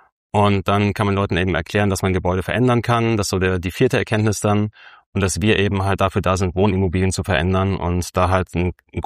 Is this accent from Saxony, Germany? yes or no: no; Hamburg, Germany; now in Berlin, Germany; Also ich bin eigentlich Hamburger, bin inzwischen Berliner.